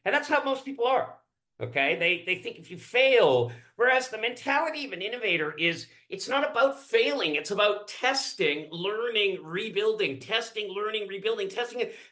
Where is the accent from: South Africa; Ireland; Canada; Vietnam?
Canada; moved away as an adult; also born or lived in United States; And so now I'm as much American as I am Canadian in my culture. And that liberates me to be something that most Canadians can't be.